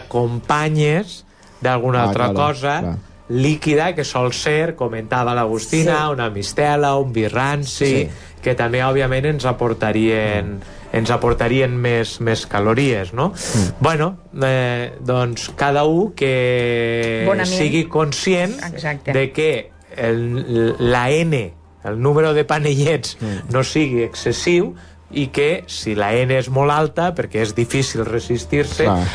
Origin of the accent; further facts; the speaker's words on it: Xixona, Valencian Community, Spain; jo com a bon xixonenc que sóc